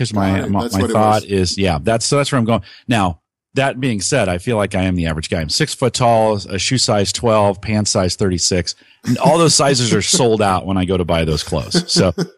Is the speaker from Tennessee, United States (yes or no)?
no; California, United States; But yeah, growing up in the Bay Area was great.